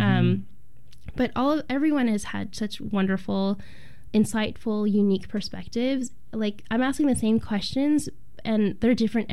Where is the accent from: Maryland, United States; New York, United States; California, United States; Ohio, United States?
California, United States; And the thing is, I'm from California, so I don't want to be part of the problem.